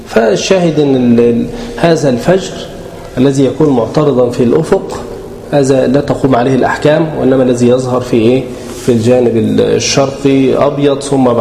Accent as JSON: {"language": "Arabic", "country": "Egypt", "said": "حتى عندنا في مصر يضربوا مدفع الايه الإمساك"}